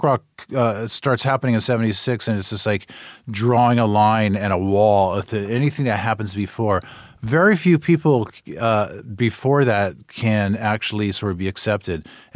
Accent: Miami, Florida, United States; born there; I was born in South Miami, so yeah, my family was all around South Miami and Coral Gables

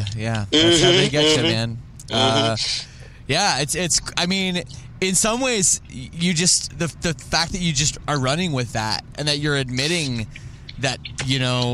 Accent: Canada; Again, because we're Canadian, we don't care.

